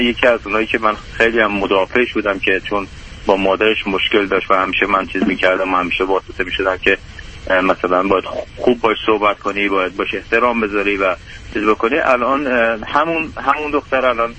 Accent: Iran; moved away; ما از ایران مهاجرت کردیم به کشورهای خلیج و اونجا گرفتاری بسیار شدید داشتیم علاوه بر اقامتی، و بعد خودمون رو خرجی به هر صورتی بود که شدیم تا 11 سال اونجا موندیم.

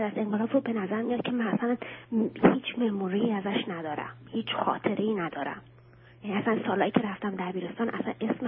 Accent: Iran; moved away; من سالیان خیلی زیادی میشه که از ایران اومدم بیرون،

